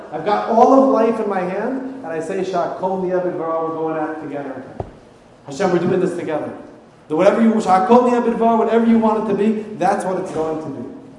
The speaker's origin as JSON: {"language": "English", "region": "New York", "country": "United States", "said": "from East New York, where Freifeld's mother called him Seymour as a kid. … from East New York, and I have just got to be the best I can be."}